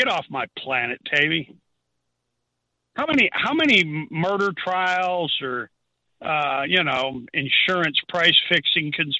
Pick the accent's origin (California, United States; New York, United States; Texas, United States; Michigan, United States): New York, United States; Glens Falls; And there was this company from my hometown. I found the case fascinating. They were called the Glens Falls Paper Company.